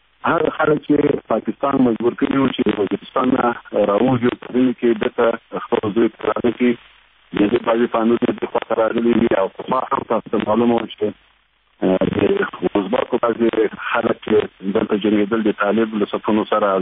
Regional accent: Ghazni, Afghanistan; زه هم د غزنی سړی یم

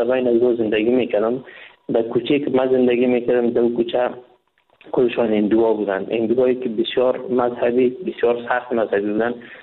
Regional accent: Afghanistan; now in India; وقتی که من از افغانستان این طرف آمدم، به مجردی که داخل کشور هند شدم،

